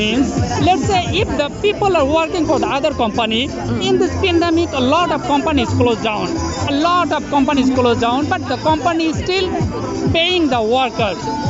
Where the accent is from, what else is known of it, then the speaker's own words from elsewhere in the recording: Bangladesh; English is a second language; I am from Bangladesh.